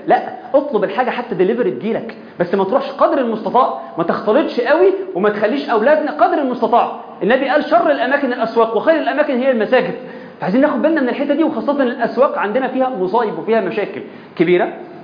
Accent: Minya, Minya Governorate, Egypt; في بقيع في مصر، في المنيا عندنا، انا من المنيا الحمد لله

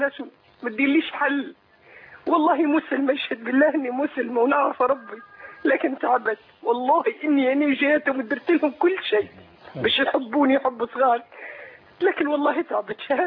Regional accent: Libya; من ليبيا.

